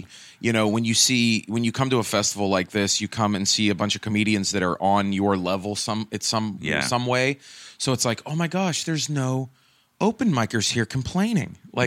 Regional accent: Pittsburgh, Pennsylvania, United States; I'm from Pittsburgh and I also am like a dad comedian.

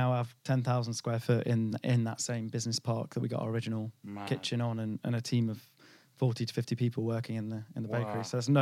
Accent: Oxford, South East England, United Kingdom; also born or lived in Bristol; I grew up in Oxford, so I moved back from Bristol to Oxford, yeah, after I graduated.

